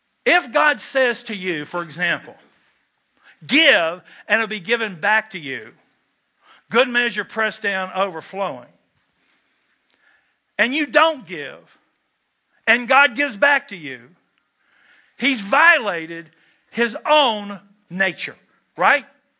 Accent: Kentucky, United States; I'm from Kentucky, where smoking is indeed a spiritual gift.

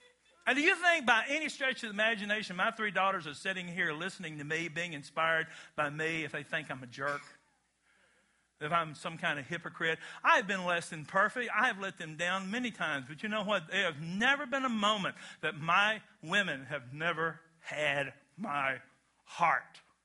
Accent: Kentucky, United States; We're from Kentucky, where he didn't believe in kindergarten and preschool.

